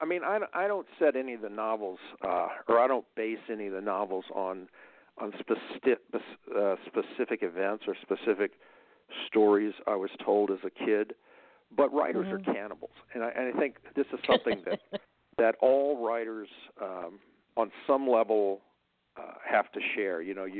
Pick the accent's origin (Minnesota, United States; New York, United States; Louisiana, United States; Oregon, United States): Louisiana, United States; Baton Rouge; It was Baton Rouge.